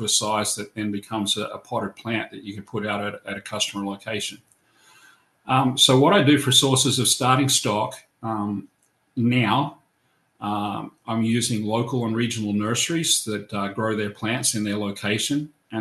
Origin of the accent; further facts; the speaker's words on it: Adrian, Michigan, United States; right in my hometown here in Adrian, Michigan.